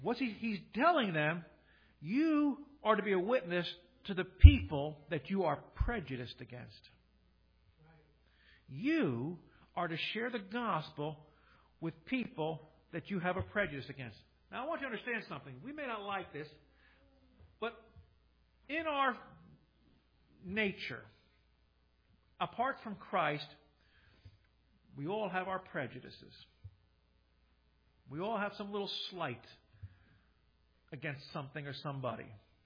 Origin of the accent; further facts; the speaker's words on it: Kearny, New Jersey, United States; Growing up in Kearney was predominantly, in my day and time, when I was a boy, was a Scottish-Irish community with the Polish and Italian mixed in here. But it was predominantly Scottish.